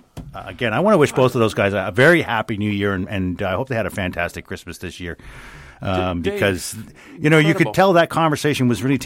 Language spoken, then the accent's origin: English; Canada; That's one of those things about being a Canadian that has sustained me